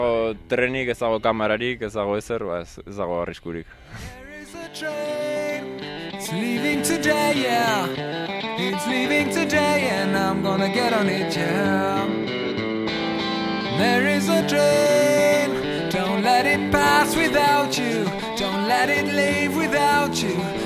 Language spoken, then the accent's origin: Basque; San Sebastián, Basque Country, Spain; Bai, Donostiarra naiz, bai.